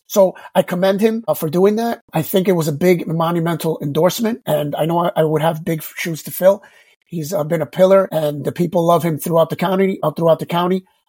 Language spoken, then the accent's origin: English; West New York, New Jersey, United States; And growing up in West New York, we have a little bit of everything of that.